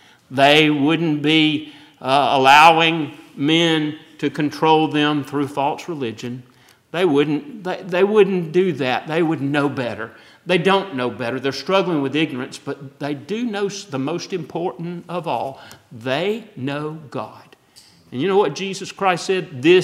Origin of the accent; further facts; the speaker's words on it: the South, United States; Now, for me, growing up in the South, if somebody was a put on, it means they were fake.